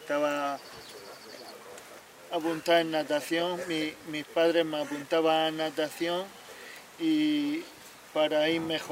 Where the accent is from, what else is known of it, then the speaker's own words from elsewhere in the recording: Alcantarilla, Region of Murcia, Spain; Yo soy de Alcantarilla